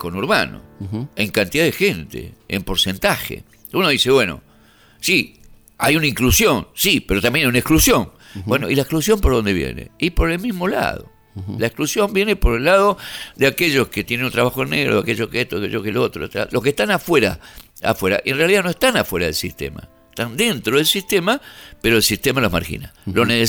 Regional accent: Bolivia; cuando yo soy boliviano

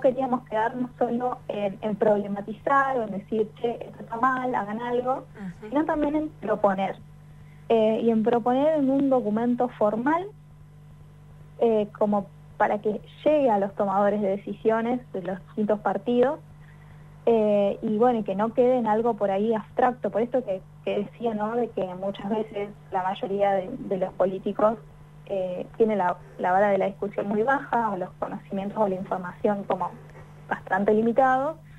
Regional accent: La Plata, Buenos Aires Province, Argentina; yo soy de La Plata

